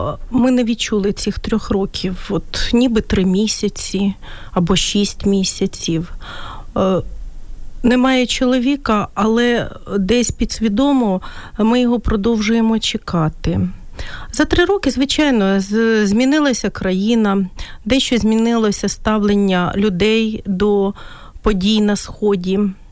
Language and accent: Ukrainian; Kyiv, Ukraine; я теж киянка.